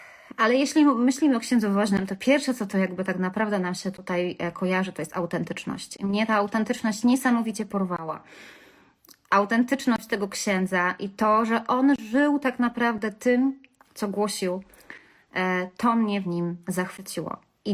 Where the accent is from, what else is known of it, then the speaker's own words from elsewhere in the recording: Kalisz, Greater Poland Voivodeship, Poland; moje rodzinne strony, Kalisz